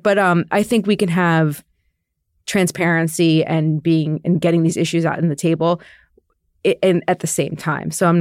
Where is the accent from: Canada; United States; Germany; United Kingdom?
United States; New Jersey; I'm from New Jersey. I can say these things.